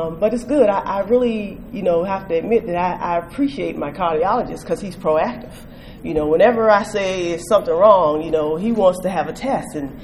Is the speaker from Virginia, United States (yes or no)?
yes; Alexandria, Virginia, United States; also born or lived in Washington, D.C.; I went back home. I'm from Alexandria, Virginia. So, and even though I lived in D.C., you know, it's nothing like home.